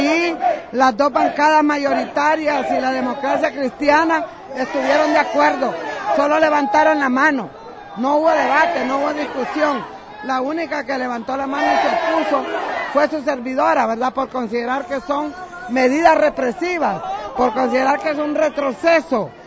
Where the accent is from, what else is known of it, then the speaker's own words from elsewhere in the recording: Honduras; yo creo que nosotros tenemos como hondureños que defender nuestros derechos humanos